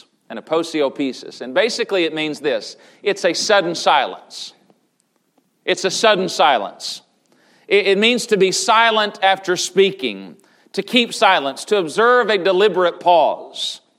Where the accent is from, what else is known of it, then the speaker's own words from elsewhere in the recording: Tennessee, United States; I remember growing up in East Tennessee, and at times we would add works to salvation without calling it that.